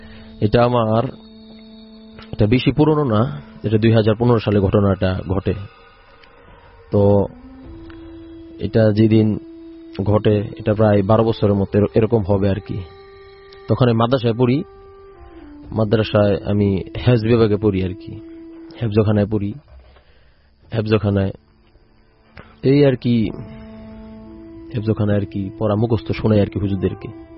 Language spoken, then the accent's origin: Bangla; Gazipur, Dhaka Division, Bangladesh; আমি গাজীপুর বড়বাড়ি থেকে আসছি।